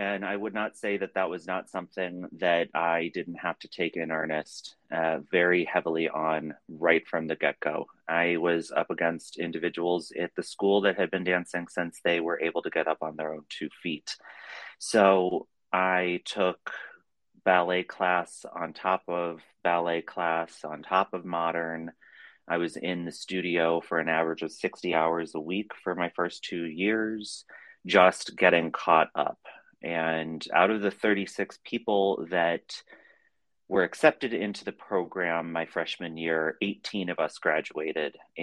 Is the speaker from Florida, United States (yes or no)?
no; Cleveland, Ohio, United States; So I grew up in the suburb of Cleveland, Ohio.